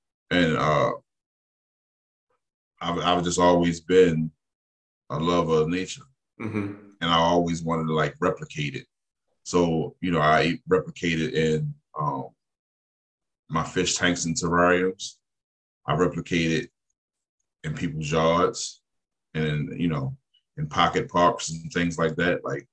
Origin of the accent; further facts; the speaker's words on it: Baltimore, Maryland, United States; So I was born in Liberty Heights, Gwin Oak area. That's like my backyard was Lincoln Park and Gwin's Falls Trails.